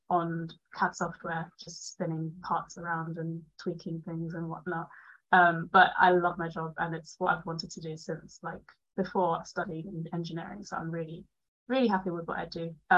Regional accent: London, United Kingdom; English is a second language; also born or lived in Germany; so I'm based in London. I grew up in London. I actually was born in Germany, so like first like 9 years of my life I grew up in Germany. Speak well, 9 year old level German, but still say that I speak German.

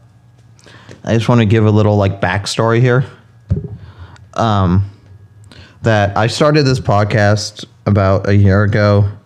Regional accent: Florida, United States; we're both from Florida, and we met in, grade school

